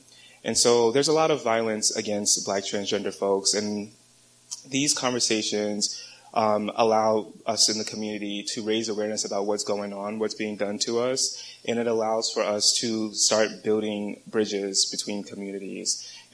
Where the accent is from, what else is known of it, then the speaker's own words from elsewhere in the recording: New York City, New York, United States; born there; Because I was born in New York City, I was able to change that for myself, but had I been born in South Carolina, that would not have been possible.